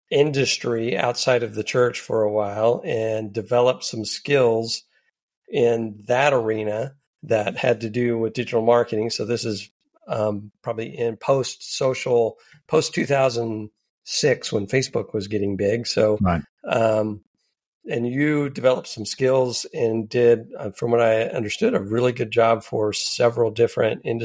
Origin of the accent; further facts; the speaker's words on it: Texas, United States; I remember I went to the University of Texas, and I grew up in South Texas, so got a long Texas history